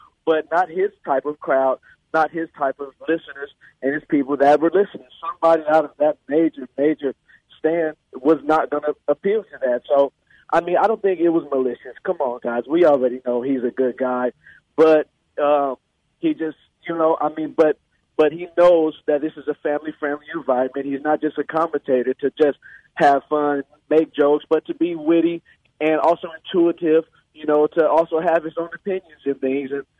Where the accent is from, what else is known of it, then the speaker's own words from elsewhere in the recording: Richmond, United States; I'm a black guy also. I'm from the hood. I'm from Richmond, deep in the rich.